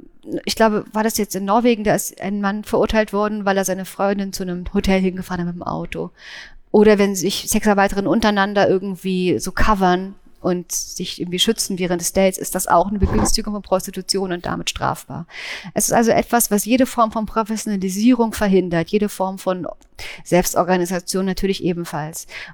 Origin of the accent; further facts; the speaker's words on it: Germany; Ich komme aus der DDR, ich bin im FKK-Schrein aufgewachsen